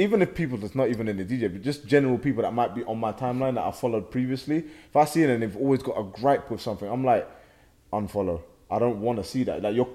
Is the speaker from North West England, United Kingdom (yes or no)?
no; London, United Kingdom; moved away as an adult; I grew up in London, there for 19 years. I only came up here for uni.